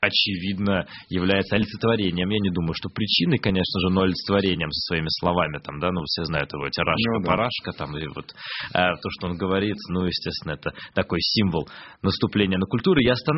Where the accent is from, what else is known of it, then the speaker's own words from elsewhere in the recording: Saint Petersburg, Russia; Я вам отвечу как петербуржец.